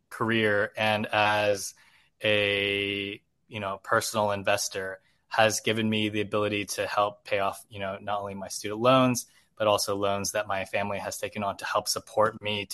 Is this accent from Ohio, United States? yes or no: no; Richland, Washington, United States; I grew up in Richland, Washington, which is near where the Hanford site is, so one of these nuclear projects that they had back in the day.